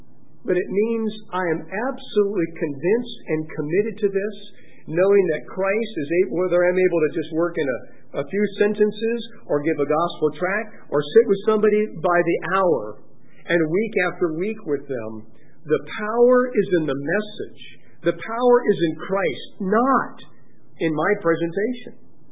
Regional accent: Gary, Indiana, United States; born there; I was born in Gary, Indiana.

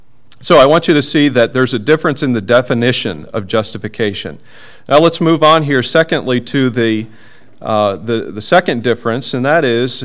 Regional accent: Canada; born there; I was born in Canada, and that means that I have a legal status as a Canadian citizen. And since my parents are Americans

